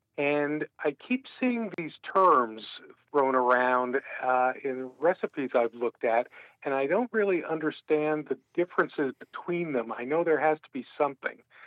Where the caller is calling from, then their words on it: Albany, New York, United States; I'm calling from Albany, New York.